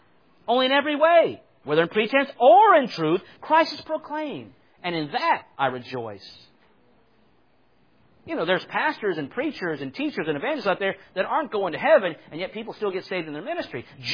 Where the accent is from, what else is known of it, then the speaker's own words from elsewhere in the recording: Orlando, Florida, United States; I'm a city boy. I'm from Orlando.